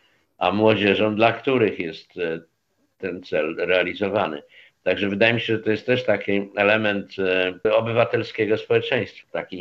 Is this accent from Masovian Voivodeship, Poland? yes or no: yes; Warsaw, Masovian Voivodeship, Poland; no ja jestem z Warszawy, no jakby nie było tej starówki.